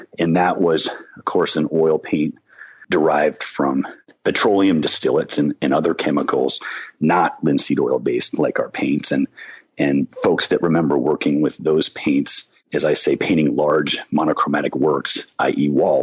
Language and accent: English; Maine, United States; I grew up in Maine, and he has a point for sure.